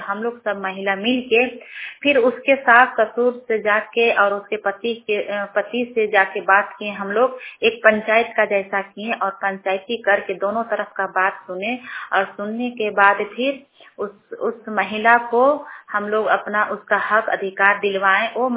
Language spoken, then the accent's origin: Hindi; Churchu, Jharkhand, India; और मैं चूरचू प्रखंड की रहने वाली हूँ।